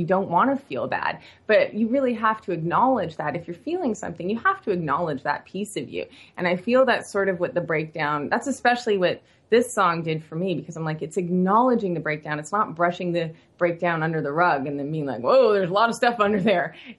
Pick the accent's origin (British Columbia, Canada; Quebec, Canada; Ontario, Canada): British Columbia, Canada; Vancouver; now in Los Angeles, United States; because I'm from Vancouver where, you know, you have pretty moody weather there.